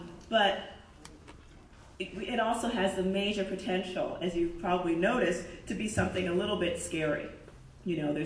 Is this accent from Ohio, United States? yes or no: no; New York City, New York, United States; You know, and I'm from the South Bronx, it's one of the poorest congressional districts in the country, in my country